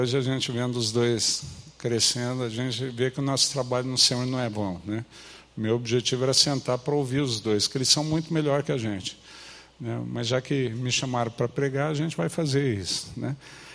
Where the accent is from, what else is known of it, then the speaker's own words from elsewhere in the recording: Curitiba, Paraná, Brazil; eu sou natural de Curitiba, nasci e me criei aqui, filho da central de Curitiba.